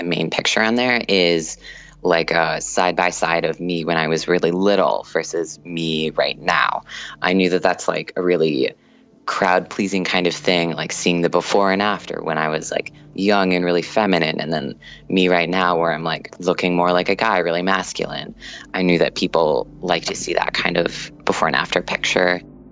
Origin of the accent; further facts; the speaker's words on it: Minnesota, United States; I'm an engineering student. I'm from Minnesota.